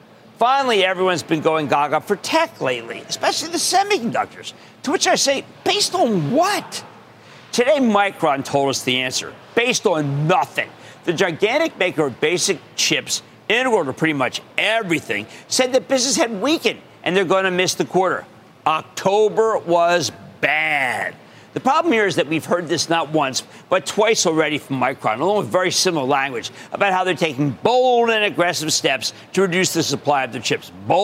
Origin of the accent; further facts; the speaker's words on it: New Jersey, United States; Let's go to Joe in my home state of New Jersey.